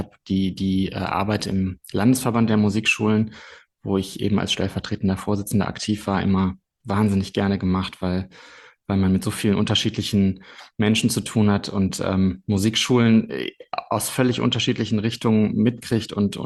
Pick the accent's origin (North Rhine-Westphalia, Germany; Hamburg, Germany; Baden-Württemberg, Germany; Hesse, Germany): North Rhine-Westphalia, Germany; Wuppertal; ich bin irgendwie tatsächlich in meiner Heimatstadt geblieben. Vielleicht ist das ganz interessant zu wissen. Ich bin so in Wuppertal geboren, ich bin dort aufgewachsen. Ich habe in Köln und Wuppertal studiert